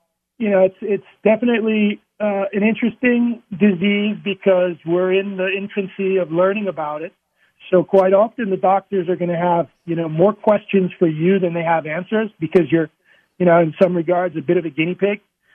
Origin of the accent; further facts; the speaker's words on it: U.S. Virgin Islands; I grew up in the Virgin Islands, free diving and spear fishing, and I can hold my breath, you know, 4+ minutes and dive 125 feet.